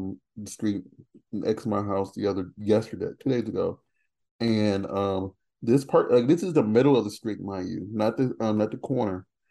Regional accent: Indiana, United States; because I'm from Indiana, so it's like a completely different world with the way they drive out here now.

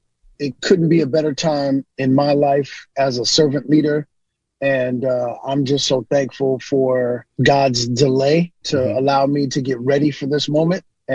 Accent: Brooklyn, New York, United States; In the environment that I grew up in Brooklyn, we were often taught that everything about manhood was about sexuality and masculinity.

